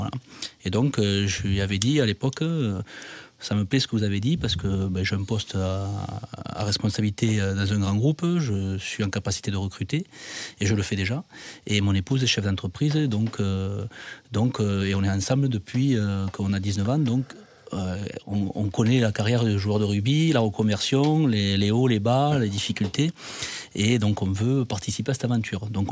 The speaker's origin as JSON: {"language": "French", "town": "Montauban", "region": "Occitanie", "country": "France", "said": "Et voilà, et Montalbanais."}